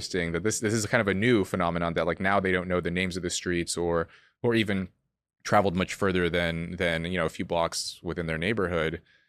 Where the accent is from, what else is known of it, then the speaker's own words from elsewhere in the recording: California, United States; and this is common where I grew up in California, none of the six of us were raised by both of our birth parents.